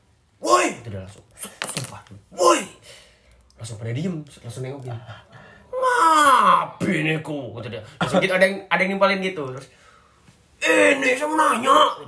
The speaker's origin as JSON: {"language": "Indonesian", "region": "Lampung", "country": "Indonesia", "said": "karena gua dari provinsi Lampung, dari Lampung Barat"}